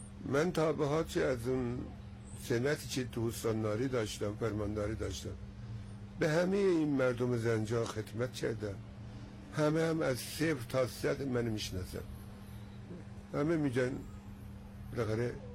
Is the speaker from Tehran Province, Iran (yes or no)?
no; Zanjan, Zanjan Province, Iran; من در محله دروازه‌رشت زنجان قدیمی است، اونجا بزرگ شده هستیم.